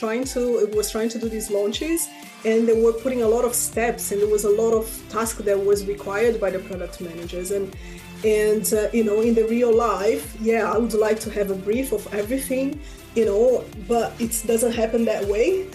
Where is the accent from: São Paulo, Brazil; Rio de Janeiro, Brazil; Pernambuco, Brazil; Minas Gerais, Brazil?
Rio de Janeiro, Brazil; moved away as an adult; now in London, United Kingdom; So that was my goal back in Brazil. I'm from Rio de Janeiro.